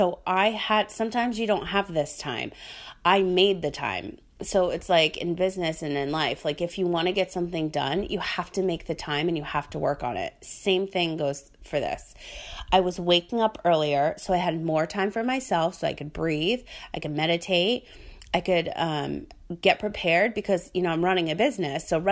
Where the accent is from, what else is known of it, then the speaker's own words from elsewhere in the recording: Rhode Island, United States; So I grew up in hurricanes. I grew up in Rhode Island.